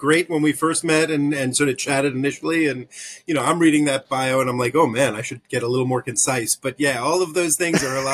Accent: New York, United States; now in Vermont, United States; I'm living in Vermont. I came from New York originally. I was in the suburbs of New York City. And from about 13, I used to say, I'm going to live in Vermont.

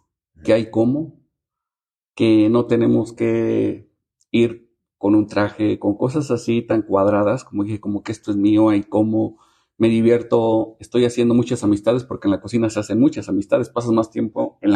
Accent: Mexico City, Mexico; Nosotros los dos justamente somos del DF. Y nosotros vivir aquí es una vida más relajada, es una vida del campo, o sea, es totalmente diferente.

